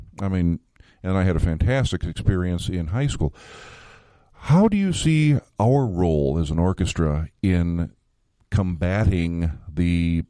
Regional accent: Villa Park, United States; I was very fortunate in that I came through a very, very good educational program. I grew up in Villa Park.

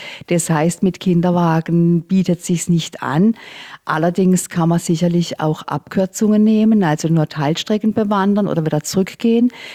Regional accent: Baden-Württemberg, Germany; Und zwar bin ich hier in der Gegend aufgewachsen und Sasbachwalden war immer wieder so ein Anlaufpunkt für mich

